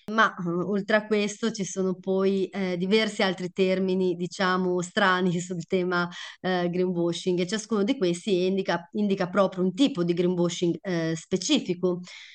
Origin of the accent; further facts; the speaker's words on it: Emilia-Romagna, Italy; E te lo dico anche da Romagnola, che dove c'è stato a maggio vediamo anche l'alluvione